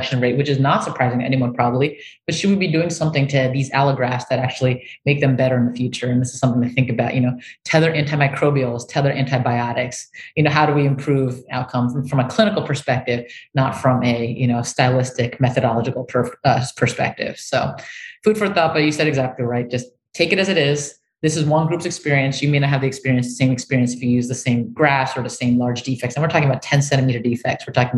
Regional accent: Taiwan; From my home country of Taiwan.

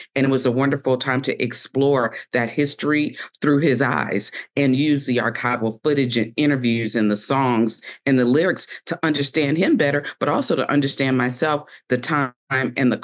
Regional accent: Savannah, Georgia, United States; First, I am born and raised in Savannah, Georgia.

